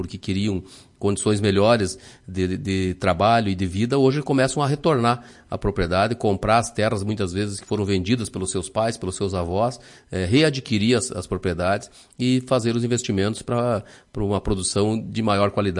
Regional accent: Lagoa Vermelha, Rio Grande do Sul, Brazil; já conversando com os nossos ouvintes aqui da Lagoa Vermelha, da região, da minha terra natal

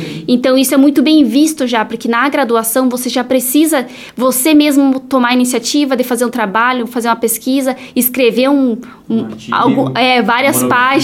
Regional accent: Lagoa Vermelha, Rio Grande do Sul, Brazil; moved away as an adult; tem 10 anos já que eu saí de Lagoa Vermelha, desde a época que eu fui fazer faculdade fora do estado.

